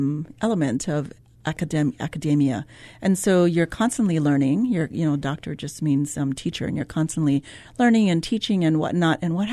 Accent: Hilo, Hawaii, United States; And I thought, Wahiawa rains every day, just like where I grew up in Hilo.

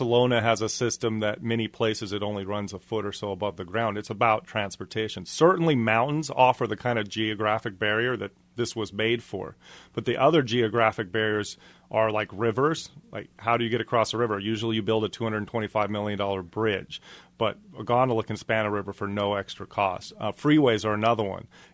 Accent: Austin, Texas, United States; In my hometown of Austin, we had that figure.

